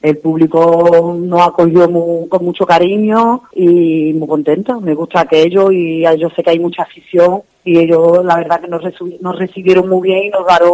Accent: Montpellier, Occitania, France; now in Málaga, Spain; Y después me fui para Málaga, que yo soy francesa.

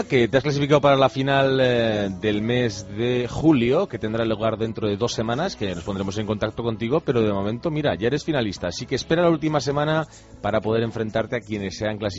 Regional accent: Bilbao, Basque Country, Spain; Nos vamos a mi tierra, a Bilbao.

